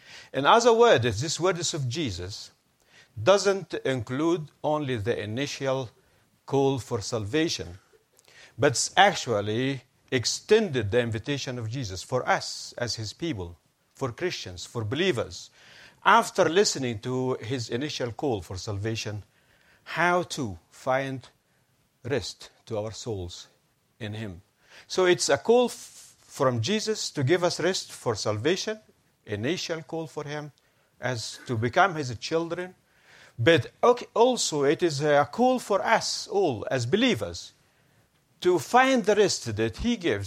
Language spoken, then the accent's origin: English; Egypt; now in Brussels, Belgium; I'm originally from Egypt.